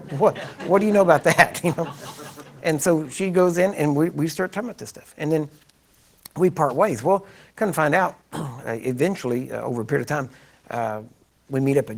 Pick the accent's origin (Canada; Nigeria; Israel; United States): United States; I said, I'm from the United States.